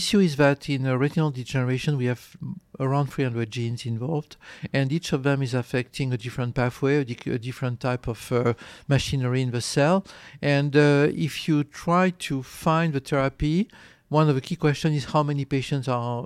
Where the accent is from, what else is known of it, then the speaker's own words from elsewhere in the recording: France; also born or lived in Algeria; And we moved to France when I was six because of the events at that time. And I did my high school in central France, then in Marseille, in south of France, medical school in Paris.